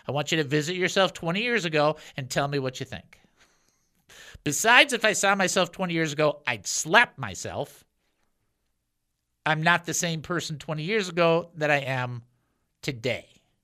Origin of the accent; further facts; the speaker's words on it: Southfield, Michigan, United States; I grew up in Southfield, Michigan on 25570 Catalina Drive, and my sister had a room, and my brother had a room, and I had a room.